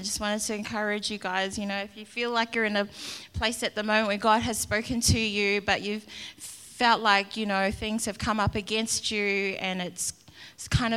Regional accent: Chermside, Queensland, Australia; she heard us saying that we're from Brisbane and we're from Chermside

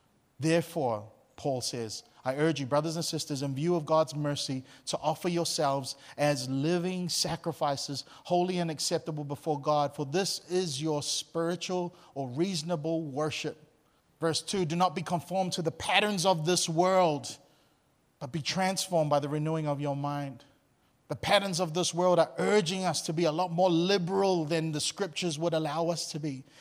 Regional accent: New Zealand; now in Australia; Look, I grew up in New Zealand. We grew up, like, yeah, we'll fight together in a war.

